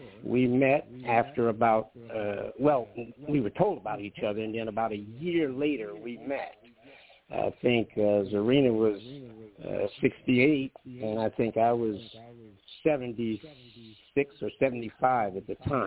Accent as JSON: {"language": "English", "town": "Detroit", "region": "Michigan", "country": "United States", "tie": "born or raised there", "also_born_or_lived": "California", "moved": "as an adult", "said": "I was born in Detroit, Michigan, but I came out to California in 1962, and I became, I was in school then."}